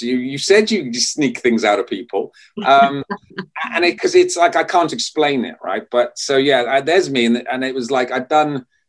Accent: Wales, United Kingdom; I was brought up as a Welshman and we don't cry.

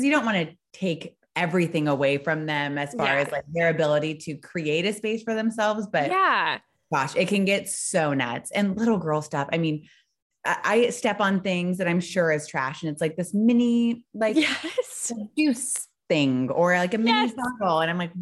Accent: California, United States; now in Frisco, United States; and now I'm in Texas. We moved from California. We were there for the last 5 years. I'm originally from there.

